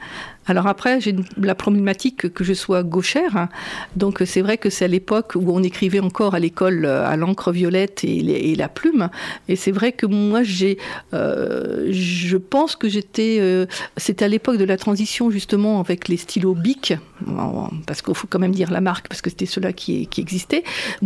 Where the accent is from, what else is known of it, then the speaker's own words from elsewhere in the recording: Saint-Sornin-la-Marche, Nouvelle-Aquitaine, France; en Limousin. Je suis née à Saint-Sornin-la-Marche. Enfin, je suis née à la maternité d'Udora quand il y avait encore une maternité. J'ai fait ma petite école à Saint-Sornin-la-Marche